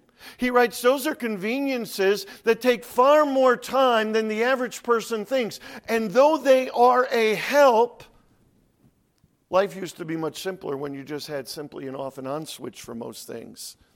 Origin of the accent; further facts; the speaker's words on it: Connecticut, United States; I was born and raised in Connecticut. It's not a big state. You could almost walk it.